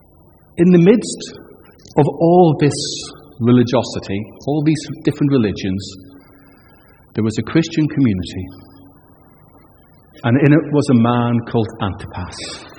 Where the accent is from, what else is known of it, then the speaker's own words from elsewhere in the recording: Northern Ireland, United Kingdom; Actually, when I grew up in Northern Ireland, you know, in the midst of all the trouble